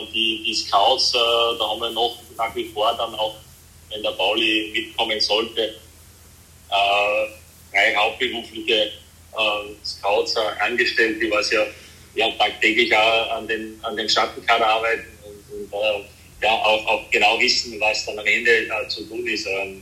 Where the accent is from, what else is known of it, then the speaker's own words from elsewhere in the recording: Styria, Austria; Und jeder weiß, dass ich ja aus diesem Bundesland komme und wie sehr mir dann auch als Steirer die Steiermark am Herzen liegt